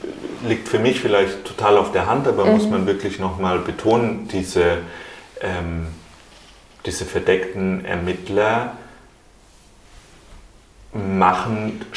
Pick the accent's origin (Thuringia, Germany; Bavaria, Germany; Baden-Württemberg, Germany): Baden-Württemberg, Germany; Tübingen; Also in dem Jahr, in dem ich geboren wurde, 92, ist in Tübingen, in meiner Heimatstadt